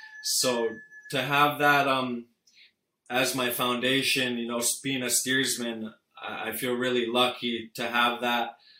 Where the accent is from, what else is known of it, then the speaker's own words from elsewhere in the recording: Hawaii, United States; So growing up in Hawaii definitely have certain advantages. But being raised around, like, Hawaiian communities, it's all about respect.